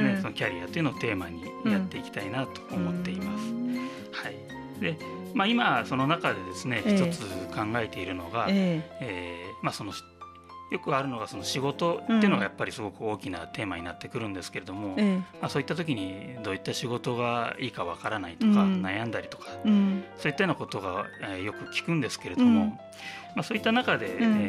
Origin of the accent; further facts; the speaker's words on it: Shizuoka, Japan; 私地元が静岡でして、はい、で、まあ、ずっと都会にこういる中で